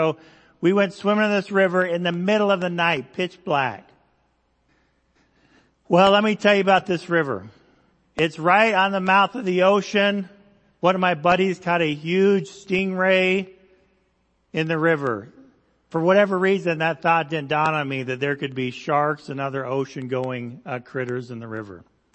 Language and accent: English; Indonesia; So I grew up in Indonesia. I think you guys know that. And we lived next to a very large river.